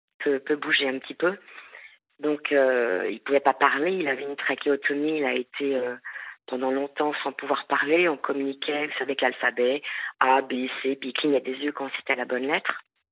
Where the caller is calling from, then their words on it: Brittany, France; Je suis de Bretagne.